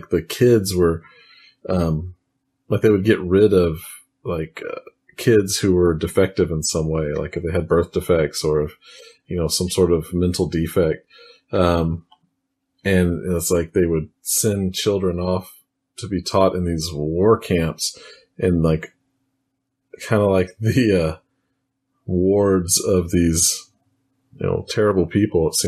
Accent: Texas, United States; Oh, that's me. I am from Texas, still here today recording this.

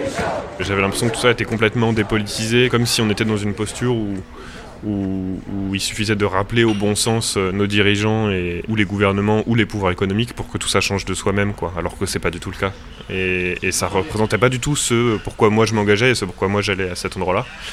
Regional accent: Grand Est, France; Moi j'ai grandi donc dans la Marne, à côté d'Épernay, dans un milieu du coup plutôt viticole et agricole.

